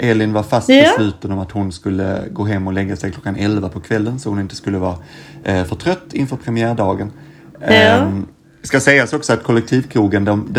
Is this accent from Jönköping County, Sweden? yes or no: no; Stockholm, Stockholm County, Sweden; men jag kommer härifrån, jag bor i Stockholm.